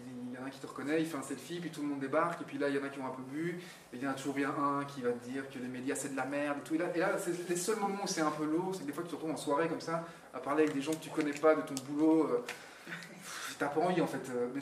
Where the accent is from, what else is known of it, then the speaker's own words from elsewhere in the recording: Charleroi, Wallonia, Belgium; on vient tous les deux de Charleroi. On a grandi dans la même rue, en fait.